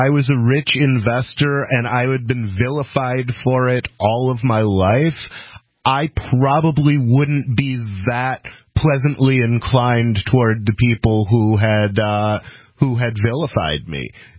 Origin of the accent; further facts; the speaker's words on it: Ann Arbor, Michigan, United States; I'm from Ann Arbor, which is just a little bit outside Detroit.